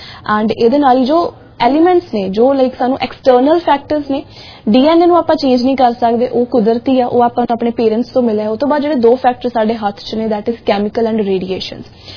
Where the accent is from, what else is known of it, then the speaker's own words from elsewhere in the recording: Punjab, India; ਜੇ ਮੈਂ north India ਦੀ ਗੱਲ ਕਰਾਂ, ਪੰਜਾਬ ਦੀ ਗੱਲ ਕਰਾਂ, ਤਾਂ ਰੋਟੀ ਅਸੀਂ ਖਾ ਕੇ ਵੱਡੇ ਹੋਏ ਹਾਂ ਵੀਟ ਦੀ